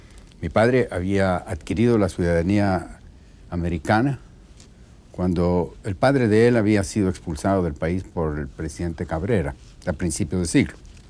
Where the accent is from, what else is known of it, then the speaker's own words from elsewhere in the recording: Guatemala; Sí, pero no por eso me siento menos guatemalteco. Me siento muy en casa, me siento como parte de cualquiera de las dos culturas.